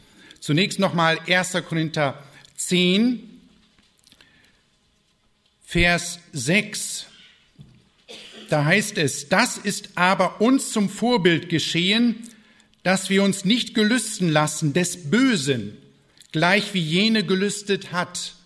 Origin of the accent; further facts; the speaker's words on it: Lower Saxony, Germany; Ja, ich komme ja aus Ostfriesland.